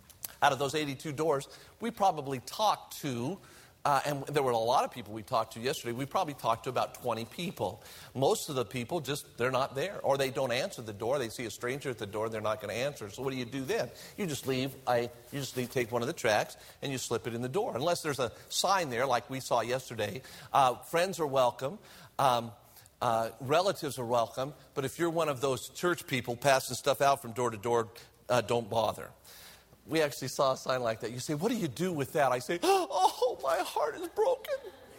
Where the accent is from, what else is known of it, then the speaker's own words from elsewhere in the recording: Las Vegas, Nevada, United States; because I grew up in Las Vegas. I went to church all my life